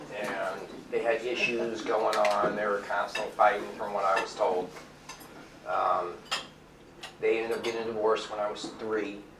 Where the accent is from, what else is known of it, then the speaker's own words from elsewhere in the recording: California, United States; born there; I was born in California in 1979.